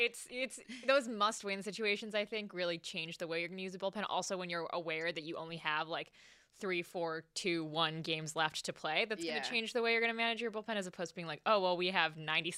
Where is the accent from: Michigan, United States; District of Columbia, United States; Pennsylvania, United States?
Michigan, United States; Detroit; I'm from Detroit.